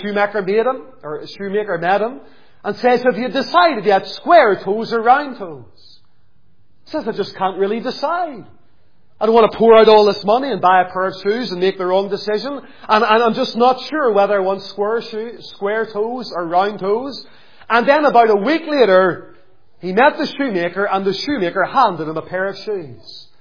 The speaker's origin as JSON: {"language": "English", "town": "Lisburn", "region": "Northern Ireland", "country": "United Kingdom", "tie": "born or raised there", "said": "I can remember whenever we were growing up in Lisburn doing an open air one time, way back 16 or 17 years ago"}